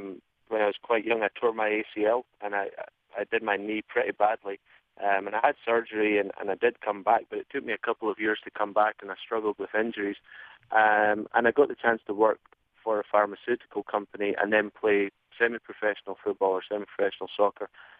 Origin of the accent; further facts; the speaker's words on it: Scotland, United Kingdom; Even growing up in Scotland